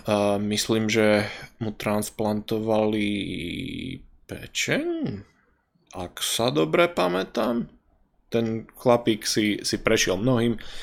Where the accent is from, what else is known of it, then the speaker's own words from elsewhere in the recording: Žilina, Žilina Region, Slovakia; Ja som zo Žiliny a toto mi príde presne ako že Žilina, že je to industriálne, také ako také šedivé mesto, ale v niečom je tam fajn.